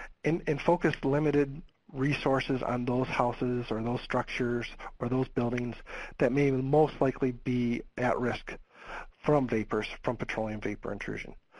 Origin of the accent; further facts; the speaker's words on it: Michigan, United States; I'm from Michigan.